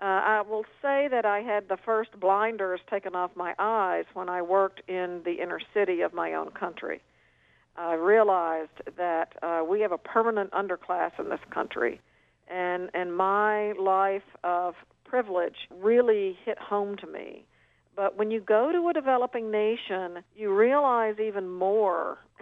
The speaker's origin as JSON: {"language": "English", "country": "United States", "said": "And as an American, as a Westerner, I think you have to be very careful when you broach a subject like this."}